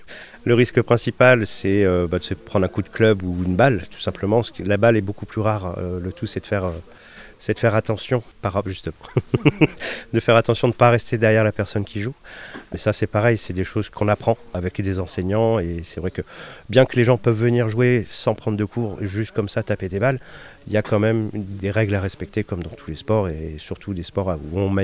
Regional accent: Boulogne-sur-Mer, Hauts-de-France, France; Je suis originaire de Boulogne-sur-Mer dans le nord de la France et puis je suis arrivé dans le sud il y a une trentaine d'années maintenant, à peu près.

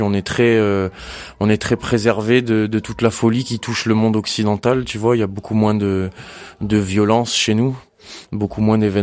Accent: Nouméa, New Caledonia; parce qu'en grandissant en Nouvelle-Calédonie, même si moi j'ai grandi en ville, tu vois, donc j'étais la ville de Nouméa

